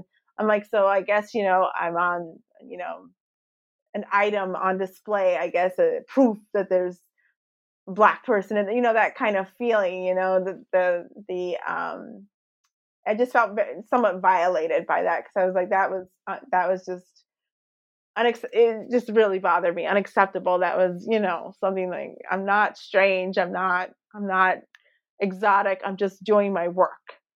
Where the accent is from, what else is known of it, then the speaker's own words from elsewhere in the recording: United States; I'm American, I'm Black, I'm a woman